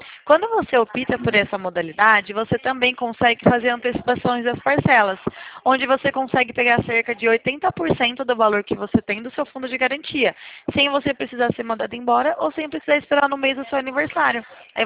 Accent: São Paulo, Brazil; Eu sou aqui de São Paulo.

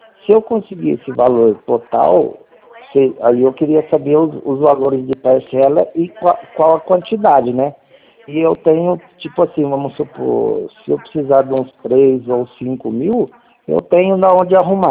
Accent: Americana, São Paulo, Brazil; eu sou de Americana.

